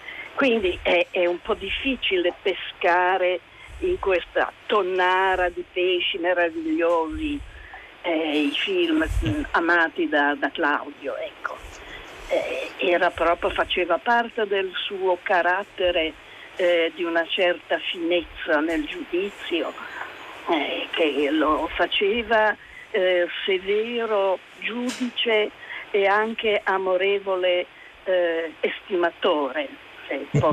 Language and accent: Italian; Genoa, Liguria, Italy; io sono una genovese puntigliosa e rompistivali